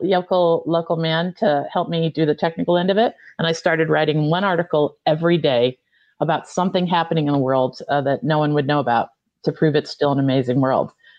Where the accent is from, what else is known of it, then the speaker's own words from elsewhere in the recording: Illinois, United States; now in Vermont, United States; my husband and I are both dentists, and we're from a small Midwestern town. We grew up in Illinois, and we've lived in Vermont all these years, another rural town.